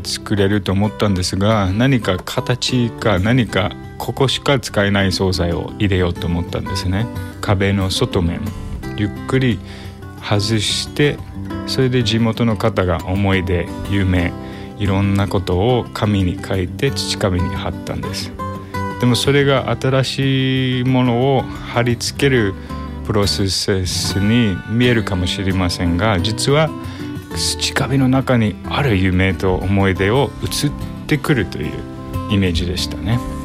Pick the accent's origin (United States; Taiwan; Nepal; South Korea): United States; New York; Japanese is a second language; now in Tokyo, Japan; ニューヨーク出身で、アメリカ育ち の今東京に住んでいるアーティストです。